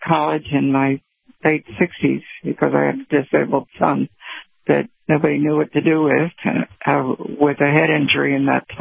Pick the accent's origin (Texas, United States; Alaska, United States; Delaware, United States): Delaware, United States; And I grew up in Delaware where they were building the ship, you know, the ships and the shipyards and everything on the Delaware River.